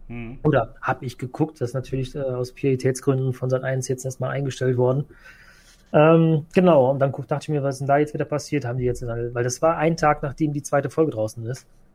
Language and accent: German; Cologne, North Rhine-Westphalia, Germany; aber ich natürlich als Kölner